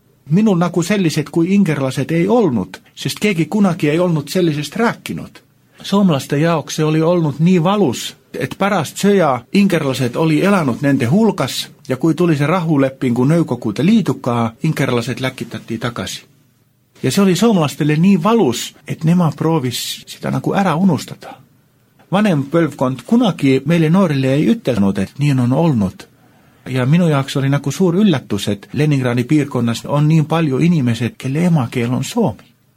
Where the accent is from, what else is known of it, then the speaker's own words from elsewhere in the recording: Finland; Estonian is a second language; Kõik, kes kuulivad, et oleme Soomest